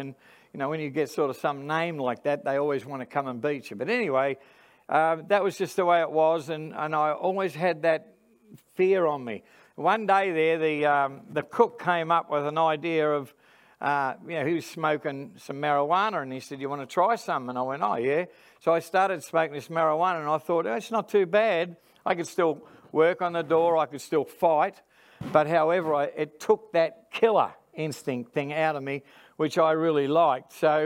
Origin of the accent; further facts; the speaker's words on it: Melbourne, Victoria, Australia; Melbourne. That's where I come from. I was born in Melbourne, and I was born on Friday the 13th, of all things.